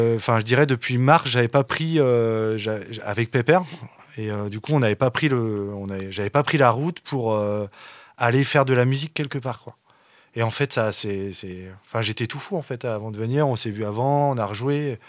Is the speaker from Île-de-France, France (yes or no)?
no; Saumur, Pays de la Loire, France; Je suis originaire de Saumur. Donc, j'étais à l'école de musique de Saumur.